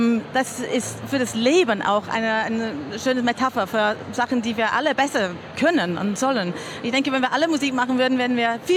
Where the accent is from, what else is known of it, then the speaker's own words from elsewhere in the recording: England, United Kingdom; German is a second language; von Edward Elgar, Landsmann von mir, ich komme aus England.